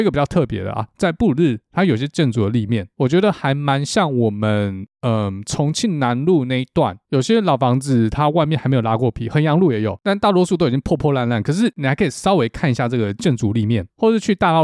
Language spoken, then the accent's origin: Chinese; Seattle, Washington, United States; 这种雨对我们西雅图人来说嘞，就是穿一件夹克就够了